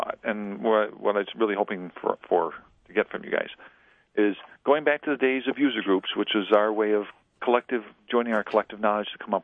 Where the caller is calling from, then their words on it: Penfield, New York, United States; I'm over in Penfield.